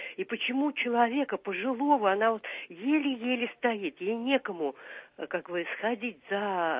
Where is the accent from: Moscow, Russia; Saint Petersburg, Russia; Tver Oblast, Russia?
Moscow, Russia; Нет, я из Москвы.